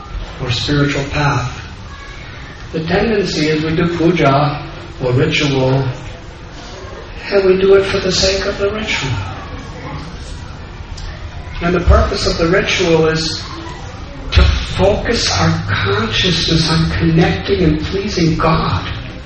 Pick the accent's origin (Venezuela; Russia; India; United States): India; Mumbai, Maharashtra; Because I'm from Bombay, I see.